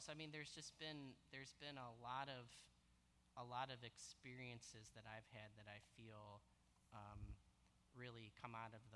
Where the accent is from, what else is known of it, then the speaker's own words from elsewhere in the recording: Westland, Michigan, United States; Growing up in Westland, as a little kid, I was playing with a neighbor kid, and he proceeded to start … right, in reference to my Mexican background.